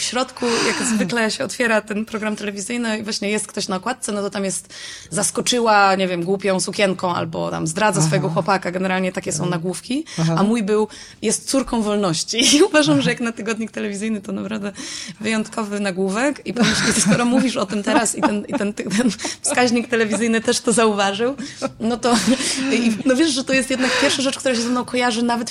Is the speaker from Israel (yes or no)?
no; Pomeranian Voivodeship, Poland; Ja w ogóle jestem, jak wiesz, z Trójmiasta i w Warszawie byłam raz tam jako dziecko.